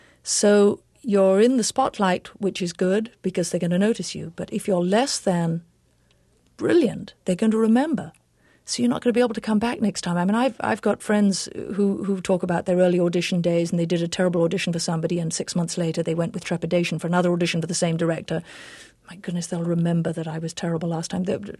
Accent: England, United Kingdom; accent: English; everybody knows I'm English

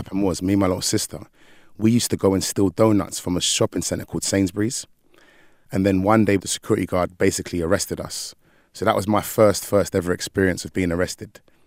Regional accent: London, United Kingdom; I come from South London, from a borough called Lambeth.

